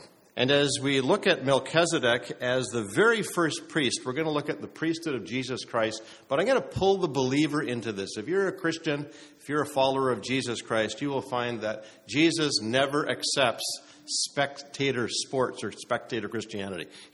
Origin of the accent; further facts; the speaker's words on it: Vancouver, British Columbia, Canada; I grew up in the Anglican Church, St. John's Anglican on Neaton Avenue, down on Granville Street in Vancouver.